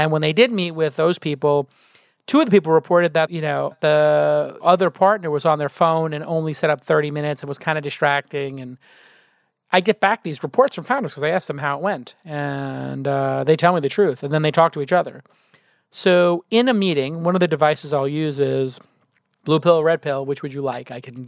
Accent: New York, United States; I grew up in New York.

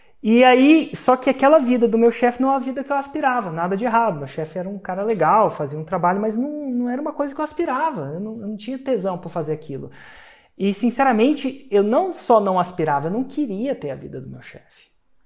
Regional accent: Brasília, Federal District, Brazil; E eu sou de Brasília, isso não é incomum, essa narrativa.

